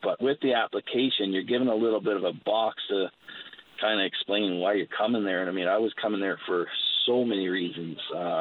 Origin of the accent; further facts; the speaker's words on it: Newfoundland and Labrador, Canada; we are from Newfoundland. I was born and raised there, was recruited from there, and all my family lived back there. So even my son was born there.